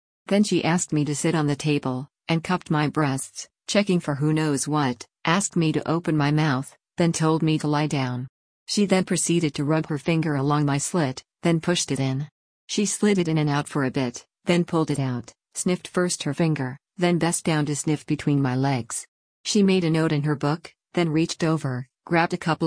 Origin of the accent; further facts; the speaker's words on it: United States; now in Hong Kong; explains I'm from the States here to work